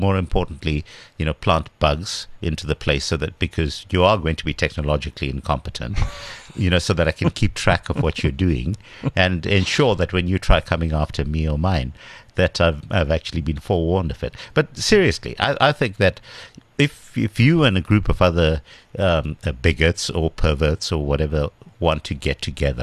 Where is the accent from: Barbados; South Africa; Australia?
South Africa; my coming as a South African in the 80s, and, you know, obviously if one considered things like Rand Dollar exchange rate and all of those things